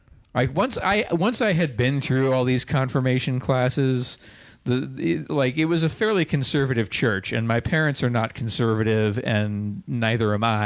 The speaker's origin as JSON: {"language": "English", "town": "Big Rapids", "region": "Michigan", "country": "United States", "tie": "born or raised there", "said": "I'm from various places, but I grew up mostly in Big Rapids, Michigan."}